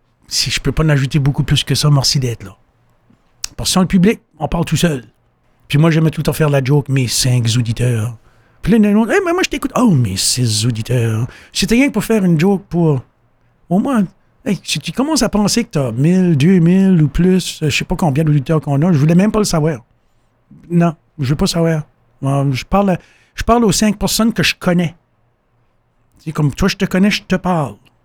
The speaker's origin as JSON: {"language": "French", "town": "Neguac", "region": "New Brunswick", "country": "Canada", "tie": "born or raised there", "said": "J'étais habitué à Miramichi. Je connais Miramichi. J'ai grandi à Négoac. Je connais l'endroit, je connais les rues, je connais le monde."}